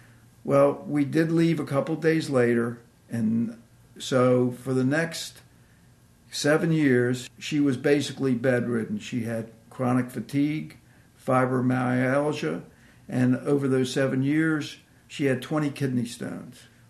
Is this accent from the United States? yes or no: yes; Washington, District of Columbia, United States; I grew up in Washington, D.C. We belong to a conservative Jewish congregation in D.C. So both my parents were Jewish, and that's what I believe.